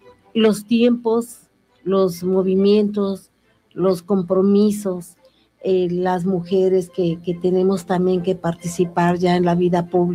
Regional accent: Mexico; Y si no la valoramos nosotros mismos como mexicanos, como comunidades, ¿sí?

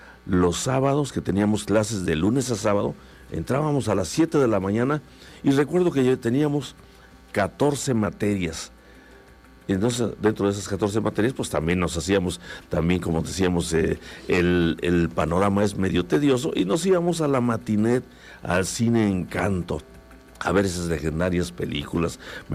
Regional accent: Jojutla, Morelos, Mexico; also born or lived in Zacatepec; de aquí de Jojutla, Morelos. Y cuando llegaba diciembre, pues empezaban muchas alegrías. Muchas alegrías porque éramos jóvenes

